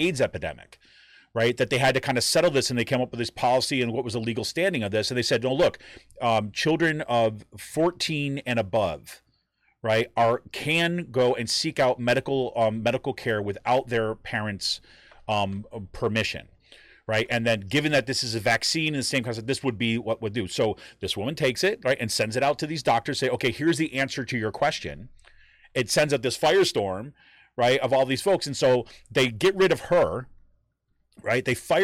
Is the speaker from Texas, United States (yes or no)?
yes; Texas, United States; So like, I'm from Texas, and we don't do that mask thing down here.